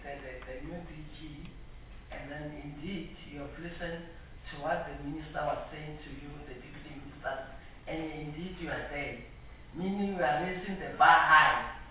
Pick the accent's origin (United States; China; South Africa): South Africa; Gauteng; Unfortunately, me, I'm from Gauteng. We are surrounded by educational institutions.